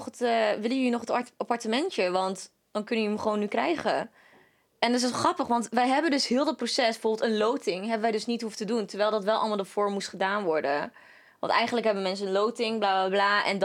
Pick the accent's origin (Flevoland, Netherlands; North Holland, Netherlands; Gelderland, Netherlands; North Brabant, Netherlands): Gelderland, Netherlands; Arnhem; Ik ga in Arnhem, want ik kom uit Arnhem.